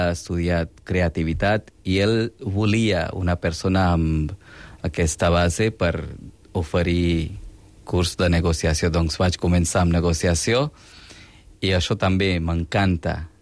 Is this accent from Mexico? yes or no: no; India; now in Barcelona, Spain; Jo, com soc de la Índia, doncs jo crec que per això podria fer l'esforç de comprendre una mica més.